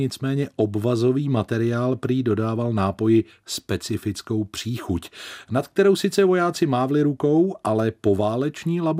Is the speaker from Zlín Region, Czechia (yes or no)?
no; Plzeň, Plzeň Region, Czechia; vařený mojí babičkou u nás v Plzni na Borech na plynovém sporáku v našem panelákovém 3+1.